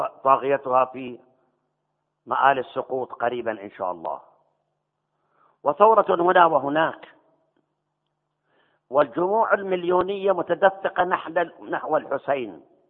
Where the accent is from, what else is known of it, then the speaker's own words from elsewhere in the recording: Karbala, Karbala Governorate, Iraq; أنا عشت 83 سنة، أنا ابن كربلاء